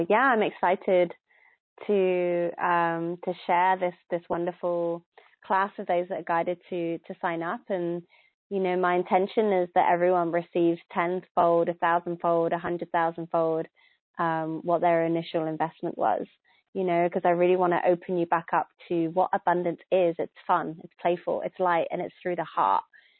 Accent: England, United Kingdom; sorry, I'm English

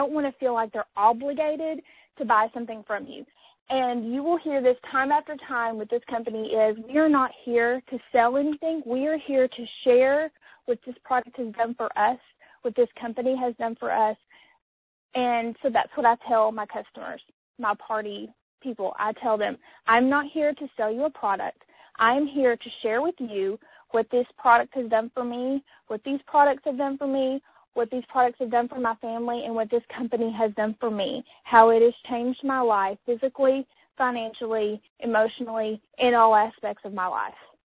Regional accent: Batesville, Arkansas, United States; I am from Batesville, Arkansas, which is kind of north central Arkansas, situated between Little Rock and Jonesboro

